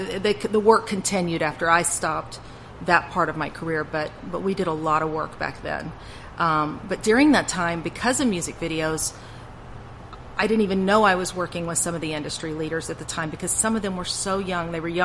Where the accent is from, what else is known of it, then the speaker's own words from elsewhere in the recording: Austin, Texas, United States; Now, as a kid, you know, I was that kid that my mom put in dance class at the Shirley McPhail School of Dance in Austin, Texas.